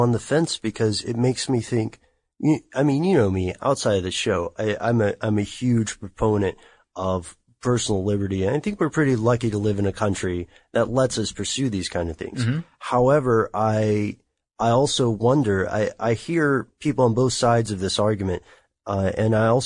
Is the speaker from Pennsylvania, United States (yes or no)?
no; Tennessee, United States; I'm from Tennessee, so. I always kind of thought it was normal growing up.